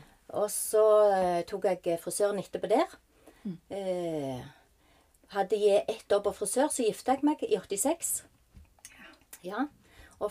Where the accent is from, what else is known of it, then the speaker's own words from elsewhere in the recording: Nærbø, Rogaland, Norway; Jeg er født og oppvoksen på Nærbø. Der har jeg egentlig bytt hele livet.